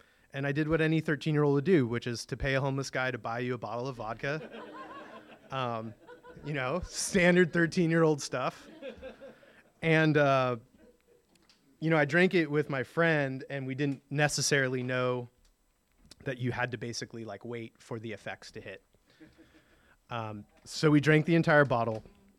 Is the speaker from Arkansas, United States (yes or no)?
no; San Francisco, California, United States; So I grew up in San Francisco to my lovely, lovely mom right there.